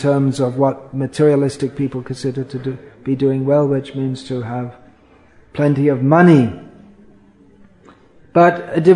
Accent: Kolkata, West Bengal, India; now in Mumbai, India; I came from Calcutta, I saw the beggars had these rubbish chappals or shoes or slippers. I was used to Calcutta, where so many people who are working, they don't have any shoes.

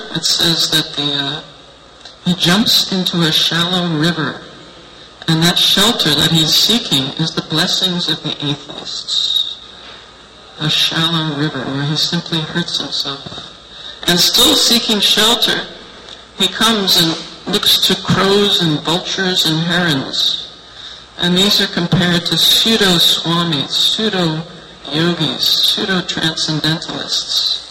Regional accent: United States; I'm from America, so I keep a little track of what's happening in America.

